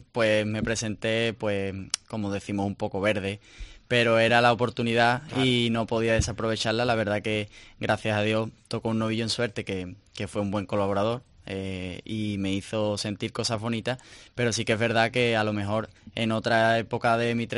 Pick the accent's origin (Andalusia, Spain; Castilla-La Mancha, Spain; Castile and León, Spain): Andalusia, Spain; para también pues mi presentación en Sevilla, en mi tierra.